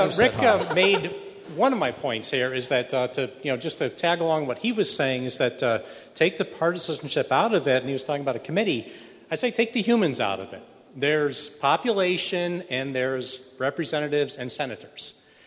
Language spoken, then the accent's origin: English; Grand Rapids, Michigan, United States; from Grand Rapids.